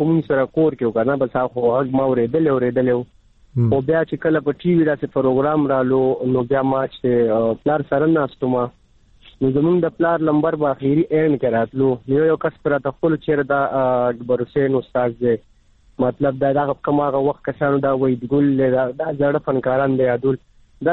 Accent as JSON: {"language": "Pashto", "town": "Peshawar", "region": "Khyber Pakhtunkhwa", "country": "Pakistan", "tie": "born or raised there", "said": "زه خو خپل د پیښور اوسیدونکی وم"}